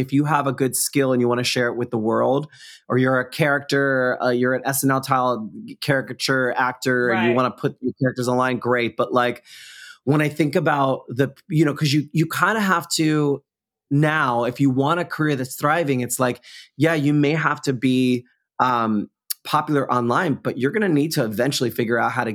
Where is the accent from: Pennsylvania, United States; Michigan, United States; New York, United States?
New York, United States; I don't know if I feel like I'm scrappy and maybe it's from being a New Yorker